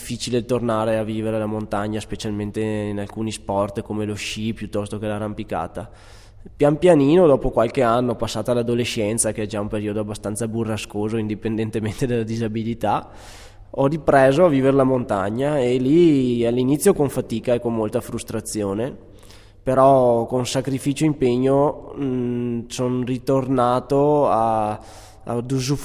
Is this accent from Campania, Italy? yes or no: no; Schio, Veneto, Italy; io sono nato a Schio in provincia di Vicenza, ai piedi delle piccole Dolomiti, e quindi ho iniziato a camminare in montagna, diciamo. Quindi ho passato l'infanzia tra boschi e rocce